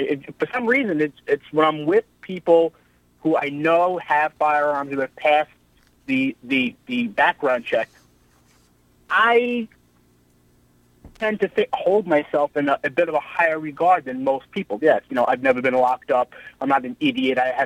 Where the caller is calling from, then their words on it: Stony Brook, New York, United States; I'm from Stony Brook, actually.